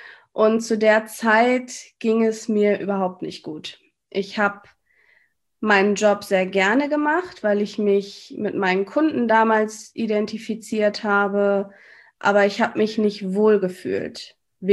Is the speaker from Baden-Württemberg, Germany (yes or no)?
no; North Rhine-Westphalia, Germany; das hast du schon gesagt. Ich bin 34 Jahre alt und ich komme aus NRW. Ich wohne in der Nähe von Düsseldorf, in einem kleinen Städtchen namens Willich.